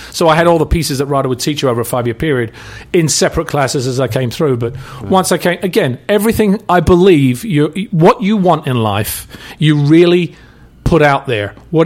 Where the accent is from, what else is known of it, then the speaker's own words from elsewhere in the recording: England, United Kingdom; accent: English; And I said, yeah, I'm English. I had a much stronger English accent at the time.